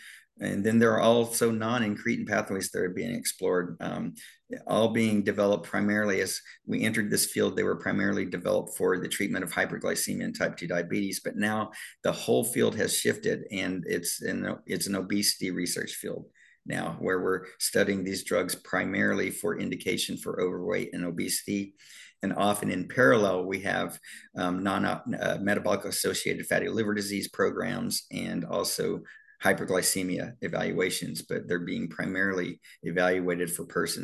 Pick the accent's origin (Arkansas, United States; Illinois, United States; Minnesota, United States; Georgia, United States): Arkansas, United States; Mountain Home; now in Dallas, United States; I grew up in Mount Home, Arkansas, which you can't get more rural than that.